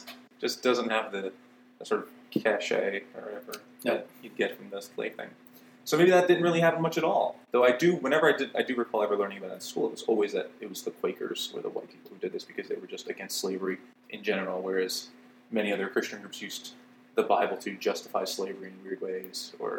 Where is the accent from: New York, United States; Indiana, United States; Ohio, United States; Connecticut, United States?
New York, United States; Do you know, as a kid, growing up in New York, there was like a local news store.